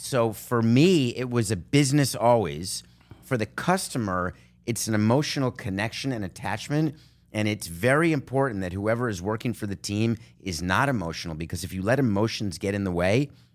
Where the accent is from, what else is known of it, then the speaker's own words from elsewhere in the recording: United States; I am American and a Jew.